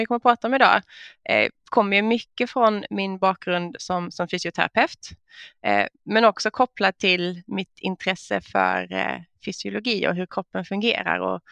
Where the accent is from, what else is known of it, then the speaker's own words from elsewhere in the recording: Sweden; Ja, som svensk så brukar man ju börja med sina yrkestitlar.